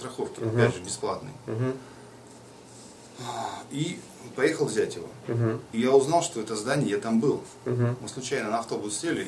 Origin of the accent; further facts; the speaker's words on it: Sakha Republic, Russia; moved away; Ну, я жил, родился в Якутии.